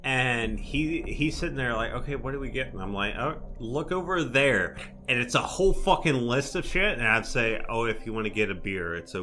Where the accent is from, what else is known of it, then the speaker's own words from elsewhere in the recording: Louisiana, United States; Even I do that. I'm from Louisiana.